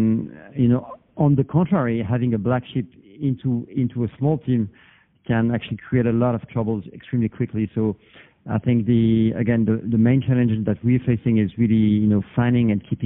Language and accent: English; France; English is a second language; moved away as an adult; now in Asia; Well, I'm from France originally. I've been in Asia for now about 15 years.